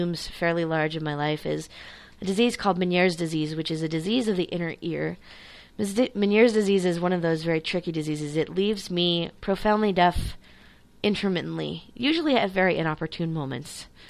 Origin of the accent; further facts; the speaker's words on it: New Orleans, Louisiana, United States; now in Memphis, United States; we are evacuees from Hurricane Katrina and are going back home to New Orleans in about a week and a half.